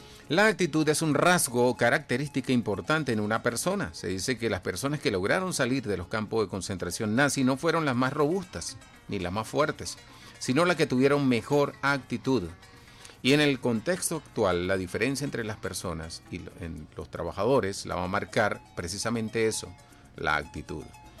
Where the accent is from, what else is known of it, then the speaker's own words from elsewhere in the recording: Sabana Grande, Puerto Rico; despedimos con este tema de mi pueblo natal, Sabana Grande